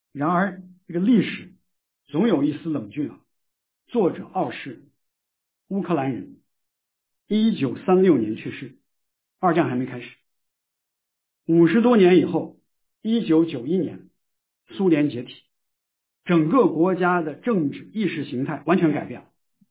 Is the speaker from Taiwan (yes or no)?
no; China; 我是在中国大陆这个出生长大的